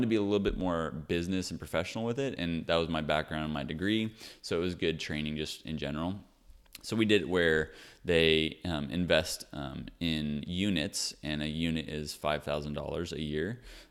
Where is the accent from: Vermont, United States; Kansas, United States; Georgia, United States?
Kansas, United States; we grew up in Kansas, so it was a windy place.